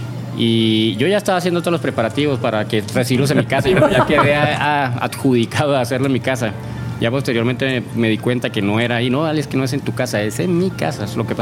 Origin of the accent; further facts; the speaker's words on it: Colombia; soy colombiano y estoy encantado hoy de venir a compartir con ustedes este espacio.